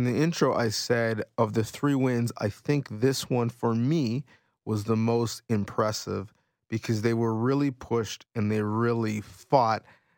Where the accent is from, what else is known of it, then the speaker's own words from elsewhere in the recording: Canada; what I haven't really had as a Canadian basketball fan with the team playing so well.